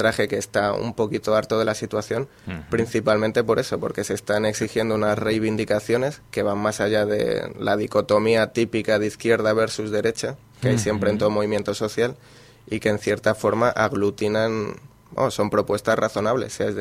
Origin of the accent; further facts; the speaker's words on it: Madrid, Community of Madrid, Spain; yo por ejemplo soy de Madrid